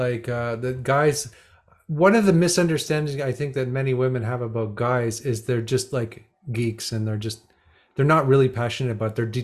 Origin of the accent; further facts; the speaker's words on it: Canada; I still have this, because I'm from Canada